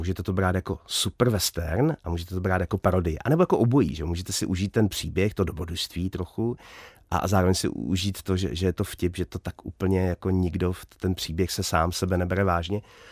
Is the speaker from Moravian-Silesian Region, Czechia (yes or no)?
yes; Dvorce, Moravian-Silesian Region, Czechia; já jsem vyrůstal ve Dvorcích u Bruntálu, malá vesnice